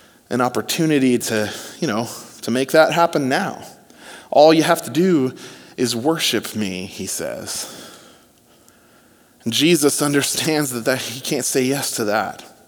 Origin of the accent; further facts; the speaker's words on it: California, United States; You know, I'm from California, so I know what mountains look like.